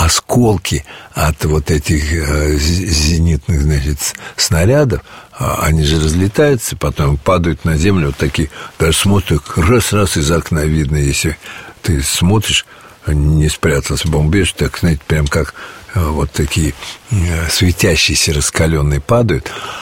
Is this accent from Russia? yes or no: yes; Ryazan, Ryazan Oblast, Russia; мы из Рязани.